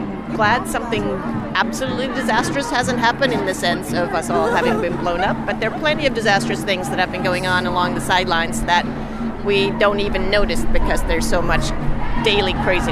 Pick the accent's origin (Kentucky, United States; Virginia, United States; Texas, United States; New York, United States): New York, United States; Brooklyn; Brooklyn.